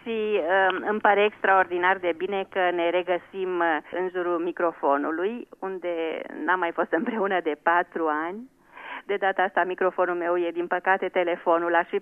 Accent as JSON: {"language": "Romanian", "region": "Bucharest", "country": "Romania", "moved": "as an adult", "lives_now": "Germany", "said": "am plecat din România și mi-am lăsat acolo toți prietenii și Bucureștiul meu iubit"}